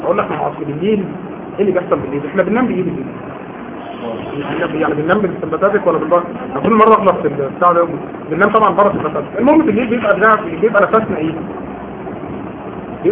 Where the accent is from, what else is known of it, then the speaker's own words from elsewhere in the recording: Yemen; انا من اليمن وعارفه مش كل اليمنيين يعني